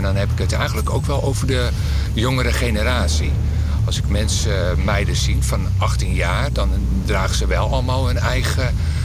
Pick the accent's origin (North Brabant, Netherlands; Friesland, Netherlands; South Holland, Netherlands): South Holland, Netherlands; Papendrecht; moved away as an adult; now in Amsterdam, Netherlands; Ik kom uit Papendrecht. En ik denk dat ik ongeveer op mijn 19e naar Amsterdam ben gegaan.